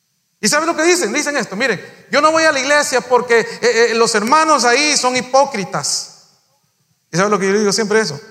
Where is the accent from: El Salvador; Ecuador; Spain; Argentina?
El Salvador; Yo amo a mi país, El Salvador. Yo soy de El Salvador. Yo amo a mi país.